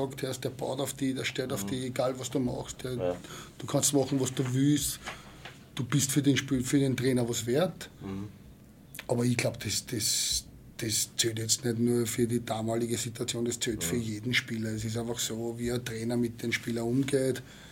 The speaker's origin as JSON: {"language": "German", "region": "Vienna", "country": "Austria", "said": "ich bin ein Wiener Bur"}